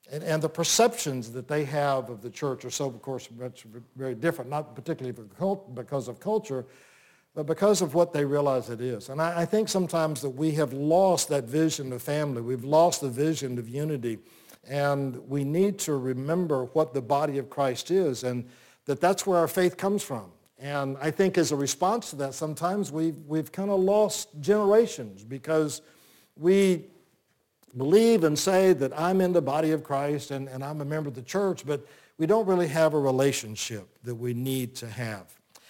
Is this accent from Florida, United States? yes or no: yes; Plant City, Florida, United States; But growing up in Plant City was what I call kind of a Norman Rockwell experience.